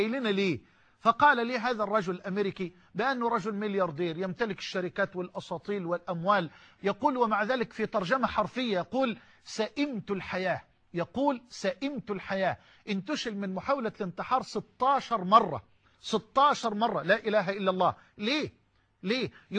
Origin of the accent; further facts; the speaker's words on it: Egypt; يعني كما يقال عندنا في مصر يضحك الطوب، يضحك الطوبة